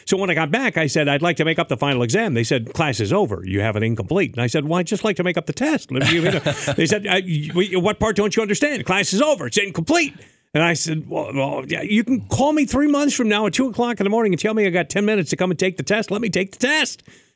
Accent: Boyne City, Michigan, United States; also born or lived in Grand Rapids; Well, I moved to Boyne when I was, I think, 10 or 11.

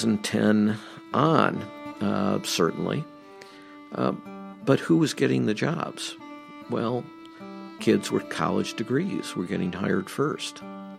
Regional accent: Dearborn, Michigan, United States; also born or lived in Detroit; when I was born in Detroit, grew up in a suburb of Detroit where Ford Motor Company is headquartered, Dearborn, Michigan.

